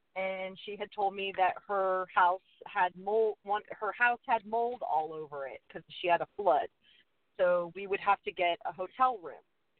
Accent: United States; you know, I'm from America and I, you know, I was in Mexico and I just kind of kept my cool.

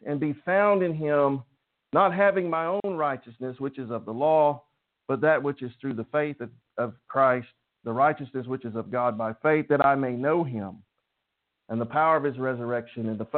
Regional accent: England, United Kingdom; And I'm not even Irish. I'm English.

